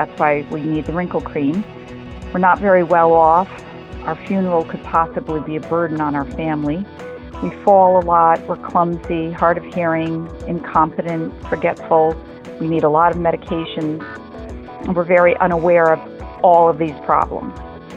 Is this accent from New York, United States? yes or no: yes; New York, United States; I am from New York.